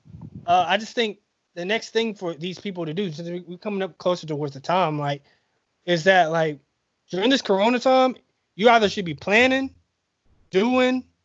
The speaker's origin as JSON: {"language": "English", "town": "Tallahassee", "region": "Florida", "country": "United States", "said": "I'm like, look, I'm from Tallahassee. I go to summer school here."}